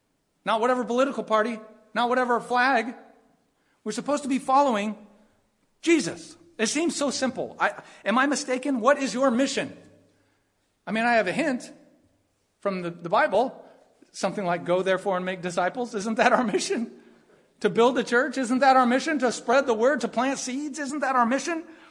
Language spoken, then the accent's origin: English; Modesto, California, United States; born there; I know where I was born. I was born in Modesto City Hospital.